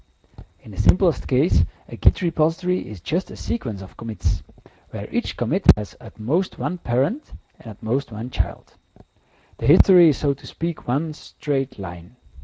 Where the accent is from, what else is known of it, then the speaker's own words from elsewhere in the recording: Belgium; I am from Belgium.